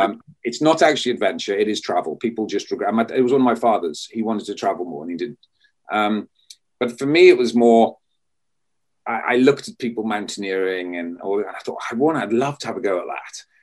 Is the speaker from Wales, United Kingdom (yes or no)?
yes; Wales, United Kingdom; I was brought up as a Welshman and we don't cry.